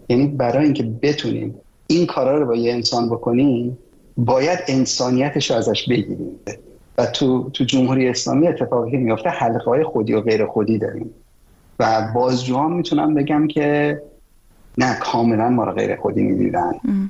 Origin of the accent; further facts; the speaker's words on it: Iran; من از سن تو بیشتر وقت تو ایران بودم، همینجا زاده شدم، هم تعداد سالهایی که تو ایران زندگی کردم از سالهای عمر تو بیشتره.